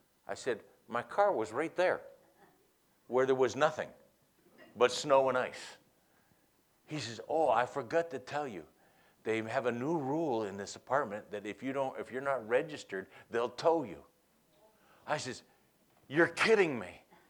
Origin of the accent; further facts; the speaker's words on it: New England, United States; where I grew up in New England. I've lived in New England most of my life. And, you know, we're pretty independent.